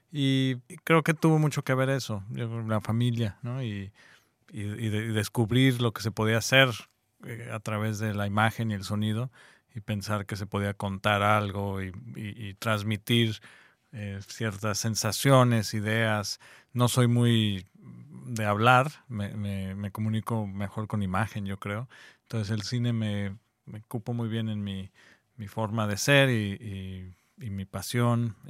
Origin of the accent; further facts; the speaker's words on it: Guanajuato, Mexico; Sí, yo soy de Guanajuato, crecí en Guanajuato y ahí estoy muy inspirado ahí en eso.